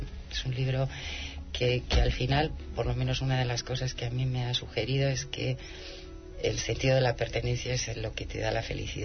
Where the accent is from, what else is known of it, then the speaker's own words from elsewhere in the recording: Spain; yo lo puedo certificar porque yo soy española.